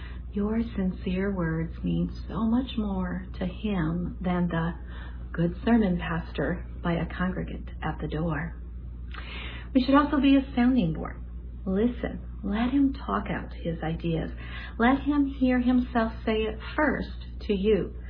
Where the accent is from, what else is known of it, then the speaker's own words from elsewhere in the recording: Hanford, California, United States; from Hanford, California.